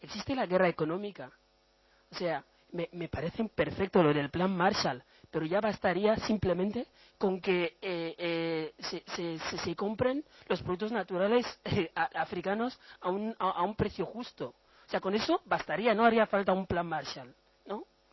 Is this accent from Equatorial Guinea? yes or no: yes; Equatorial Guinea; Soy de Guinea Ecuatorial